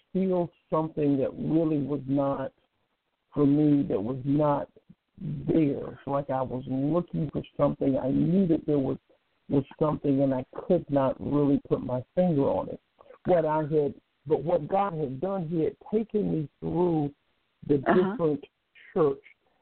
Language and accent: English; North Carolina, United States; I was raised in North Carolina, but I've lived a little.